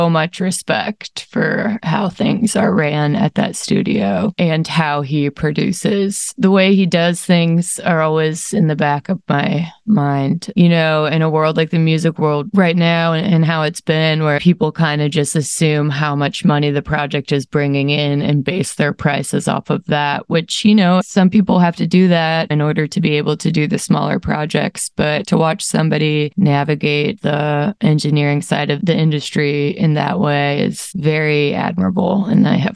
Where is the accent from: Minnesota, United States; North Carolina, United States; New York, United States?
Minnesota, United States; Rosemount; maybe it was because I was from Rosemont, Minnesota